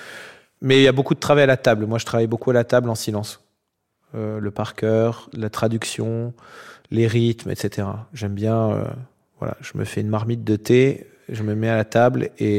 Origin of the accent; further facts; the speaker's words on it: Annecy, Auvergne-Rhône-Alpes, France; born there; Je suis né à Annecy, en Haute-Savoie, en 1984.